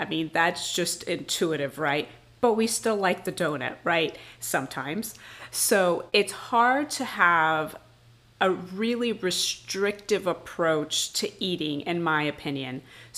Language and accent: English; San Juan, Puerto Rico; I'm from San Juan, Puerto Rico. So I grew up on an island eating, you know, Hispanic foods.